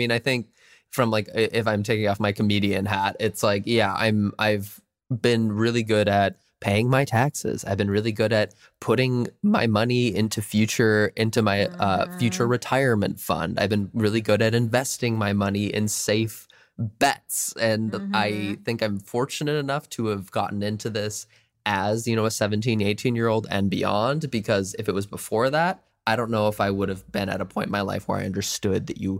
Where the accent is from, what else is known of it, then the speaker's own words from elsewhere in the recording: Minnesota, United States; I think I'm so glad I grew up as a Minnesotan. And I'm really glad that I still have my Midwestern family and friends